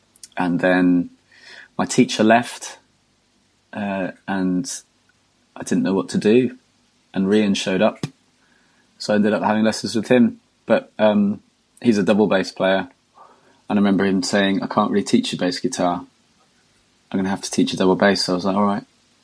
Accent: Enfield, London, United Kingdom; It was fine. Yeah, I quite liked it. The school I went to, Enfield Grammar School, had a really good music department

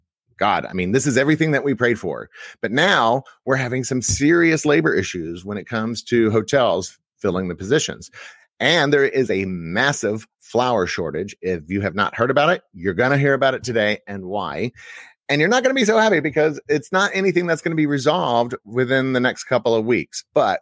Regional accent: Texas, United States; first of all, I'm from Texas. So Texas is obviously a big part of my life.

